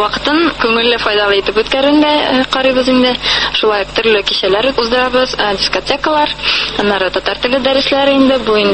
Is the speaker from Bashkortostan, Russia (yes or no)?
no; Nizhnekamsk, Tatarstan, Russia; moved away; Үзем мин Татарстаннан, Түбән Кама шәһәреннән, шунда туып үстем. Монда инде 4 ел элек килдем, укырган.